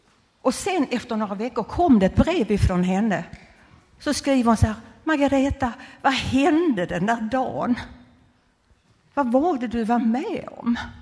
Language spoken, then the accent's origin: Swedish; Landskrona, Skåne, Sweden; born there; Jag är född i Landskrona och det ligger i Skåne.